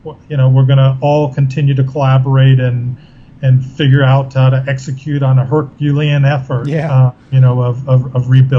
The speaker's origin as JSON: {"language": "English", "town": "Miami", "region": "Florida", "country": "United States", "tie": "born or raised there", "said": "I'm originally from the Miami area. So I've lived through a few of these hurricanes."}